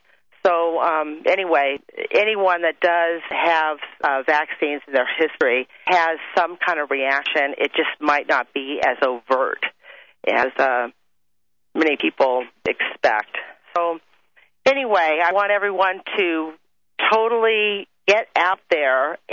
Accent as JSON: {"language": "English", "country": "United States", "said": "as an American activist myself"}